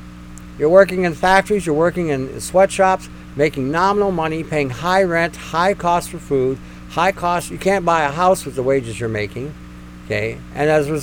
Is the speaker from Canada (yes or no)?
yes; Canada; We're all Canadian. All Canadian.